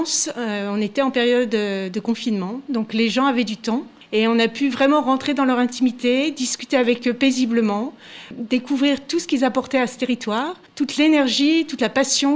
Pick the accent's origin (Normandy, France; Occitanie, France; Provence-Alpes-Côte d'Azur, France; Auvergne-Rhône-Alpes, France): Auvergne-Rhône-Alpes, France; also born or lived in United States; je suis née dans le Beaujolais, j'ai grandi dans le Beaujolais, mais j'ai eu la chance aussi de partir aux États-Unis